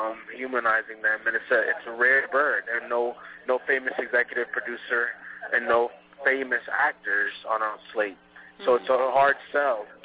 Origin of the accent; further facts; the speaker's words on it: New Jersey, United States; also born or lived in Jamaica; being a child of the diaspora, growing up in Jamaica, being raised in New Jersey in a predominantly black town, black high school